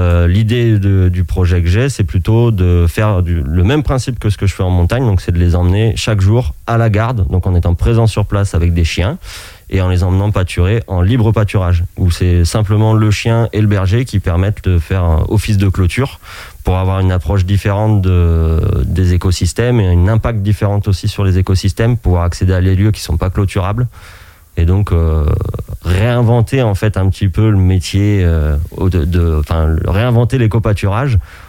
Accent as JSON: {"language": "French", "region": "Pays de la Loire", "country": "France", "tie": "born or raised there", "said": "le choix que j'ai fait, c'était plus de revenir dans mon pays natal, donc l'Anjou"}